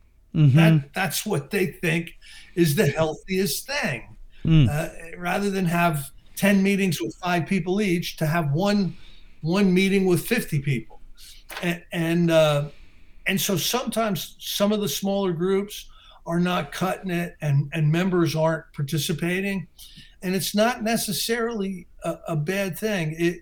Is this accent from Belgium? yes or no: no; Northeast, United States; I'm from the Northeast, and sometimes rents can be higher, you know, in more metropolitan type areas.